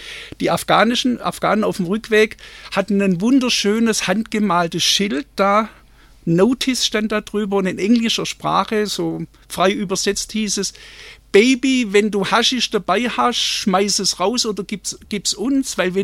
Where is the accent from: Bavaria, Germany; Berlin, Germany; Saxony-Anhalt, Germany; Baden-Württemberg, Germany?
Baden-Württemberg, Germany; Ich bin aus dem Schwarzwälder Dorf.